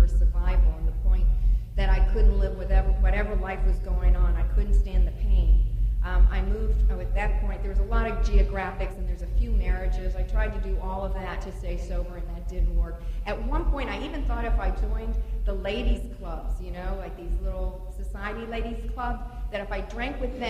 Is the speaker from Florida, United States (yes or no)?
yes; Miami, Florida, United States; also born or lived in Montreal, Canada; I was born in Montreal. I grew up in Miami. An only child of a rowdy Irish mother and a fun-loving French-Canadian father